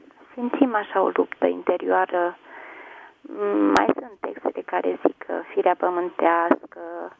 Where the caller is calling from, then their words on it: Roman, Neamț County, Romania; din Roman și aș vrea să vă rog să-mi răspundeți la o întrebare